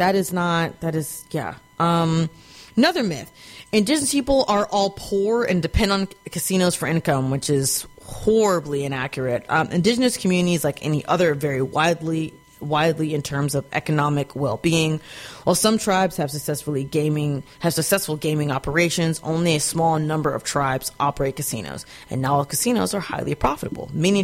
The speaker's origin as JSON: {"language": "English", "region": "Texas", "country": "United States", "tie": "born or raised there", "said": "You know, like growing up in Texas, I had little to no access to any indigenous people growing up."}